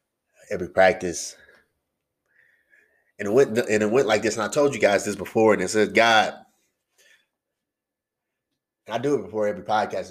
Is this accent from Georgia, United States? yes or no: yes; Georgia, United States; So what's going on in Georgia, I want to talk about because I am from Georgia.